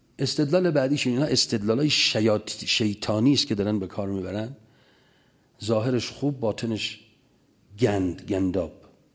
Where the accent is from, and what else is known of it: Iran